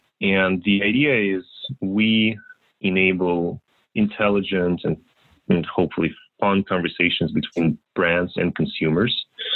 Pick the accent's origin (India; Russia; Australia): Russia; Moscow; English is a second language; moved away as an adult; now in United States; I was born and raised in Moscow, Russia